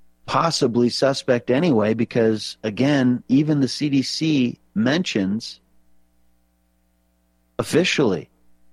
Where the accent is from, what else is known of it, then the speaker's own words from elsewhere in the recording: Montana, United States; You know, we used to joke growing up in Montana, there's a sign at the border that says, turn the lights off when you leave.